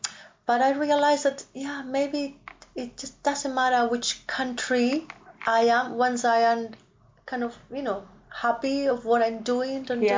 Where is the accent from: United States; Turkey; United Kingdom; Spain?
Spain; I come from Spain, from the south of Spain